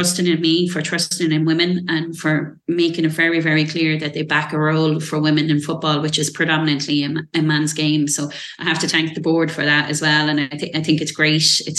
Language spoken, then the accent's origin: English; Drogheda, County Louth, Ireland; So I grew up running around United Park as a baby and developed into a fan in my own right and developed into a volunteer as a teenager.